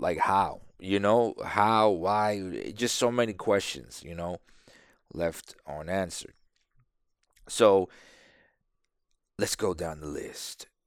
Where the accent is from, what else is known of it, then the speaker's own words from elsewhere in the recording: New York, United States; When I was in New York. I was growing up in New York.